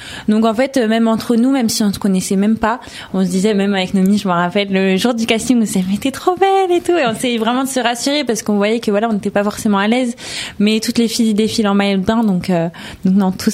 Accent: Ermont, Île-de-France, France; born there; À Hermont.

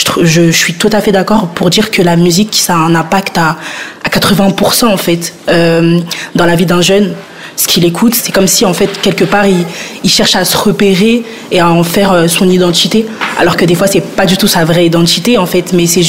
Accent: Sarcelles, Île-de-France, France; je suis référente participation et citoyenneté des jeunes pour la ville de Villiers depuis peu, mais je suis de Sarcelles à la base.

